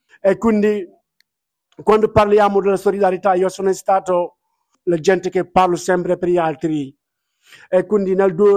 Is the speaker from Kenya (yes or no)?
no; Senegal; e vengo dal Senegal. Vivo qua da tanto